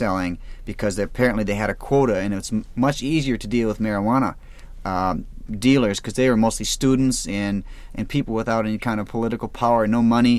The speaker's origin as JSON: {"language": "English", "region": "Wisconsin", "country": "United States", "tie": "born or raised there", "also_born_or_lived": "St. Paul", "said": "I was born in St. Paul and grew up in the general vicinity in Wisconsin is where I really grew up."}